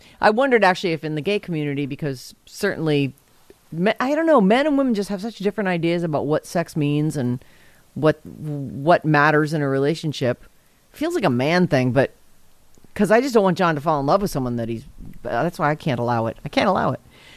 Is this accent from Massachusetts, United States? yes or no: yes; Massachusetts, United States; I grew up in Massachusetts.